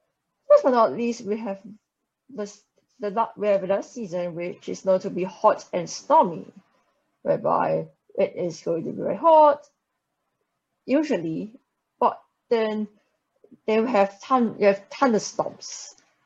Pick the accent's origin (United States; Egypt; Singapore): Singapore; I'm from Singapore